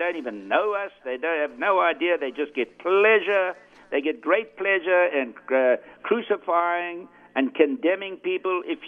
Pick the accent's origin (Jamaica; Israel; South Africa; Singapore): South Africa; that's the punishment that I've got to take as a South African.